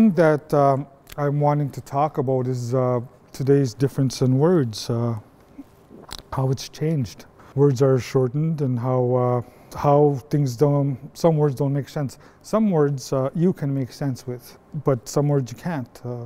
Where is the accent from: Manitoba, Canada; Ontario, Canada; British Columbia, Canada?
Manitoba, Canada; Warren's Landing; also born or lived in Norway House; I grew up as a trapper. I was born in Norrie House and raised about 10 kilometers out of Norrie House in a town once called Warren's Landing. It's now a ghost town.